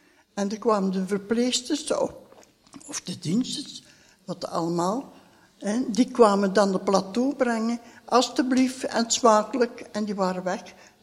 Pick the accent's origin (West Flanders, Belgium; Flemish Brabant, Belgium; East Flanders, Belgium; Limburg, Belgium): Limburg, Belgium; Lommel; born there; Ik ben geboren in Lommel.